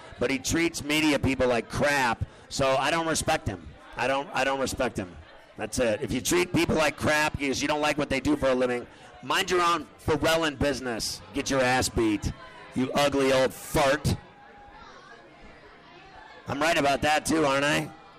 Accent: Pittsburgh, Pennsylvania, United States; I used to call them Jody's when I grew up in Pittsburgh.

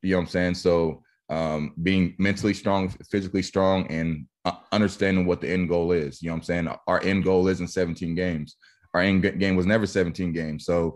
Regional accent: Wichita, Kansas, United States; I made a hat, and it's called Wichita Kid, and it was just me just representing my hometown.

